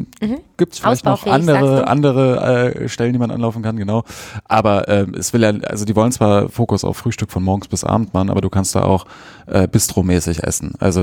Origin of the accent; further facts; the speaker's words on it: Düsseldorf, North Rhine-Westphalia, Germany; die man jetzt ja nicht unbedingt aussuchen würde als Düsseldorfer.